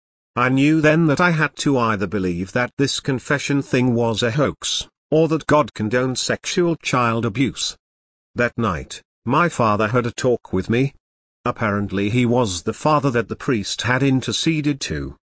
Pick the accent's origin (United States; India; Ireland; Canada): United States; Michigan; and in my home state of Michigan, among other places.